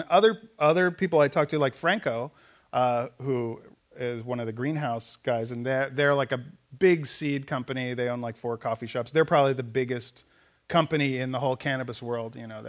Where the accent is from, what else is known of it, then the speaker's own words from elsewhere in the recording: Kansas, United States; I grew up in Kansas.